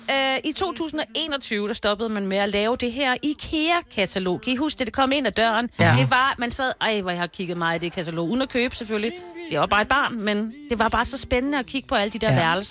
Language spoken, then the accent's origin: Danish; Jutland, Denmark; jeg er jo fra Jylland mest, ikke? Så jeg kan jo ikke noget svensk.